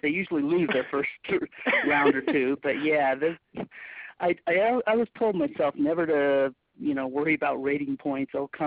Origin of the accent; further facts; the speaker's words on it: Utah, United States; Well, I grew up in Utah, and I started chess there around age 8.